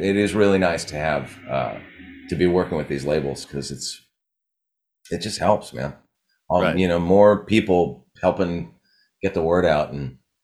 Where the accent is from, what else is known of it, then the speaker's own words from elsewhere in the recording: Santa Barbara, California, United States; So East Beach was the beach that I grew up going to in Santa Barbara.